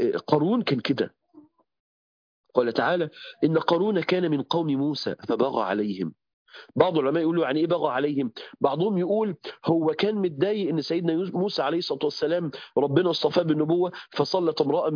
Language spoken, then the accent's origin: Arabic; Mansoura, Dakahlia, Egypt; عندنا في المنصورة